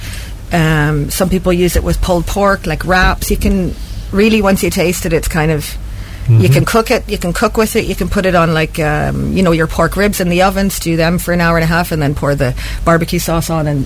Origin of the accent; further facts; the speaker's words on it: Canada; My accent is all over the place. But yes, I'm born Canadian with Irish descent. So my mum is from Giles's Quay and my dad is from Ravensdale, Pauleek.